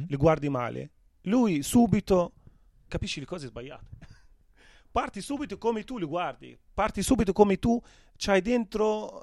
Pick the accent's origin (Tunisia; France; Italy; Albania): Tunisia; Italian is a second language; io non voglio parlare solo come un tunisino, ma come un arabo.